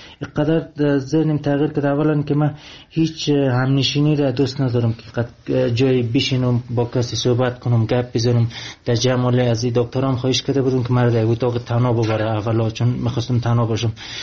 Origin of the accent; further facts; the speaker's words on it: Afghanistan; من افغانی هستم